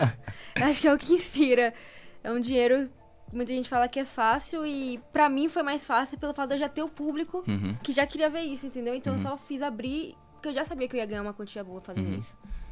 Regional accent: Salvador, Bahia, Brazil; Eu tenho 23 anos, sou natural de Salvador, Bahia.

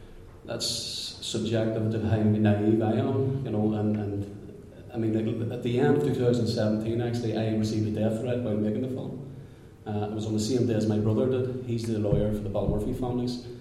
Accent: Belfast, Northern Ireland, United Kingdom; I come from West Belfast, and I think it's easier for me.

